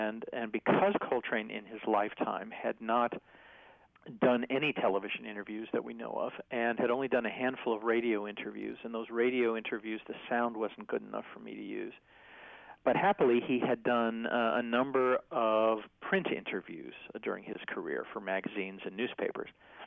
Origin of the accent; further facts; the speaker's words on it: Midwest, United States; because I am from the Midwest and I am relentlessly optimistic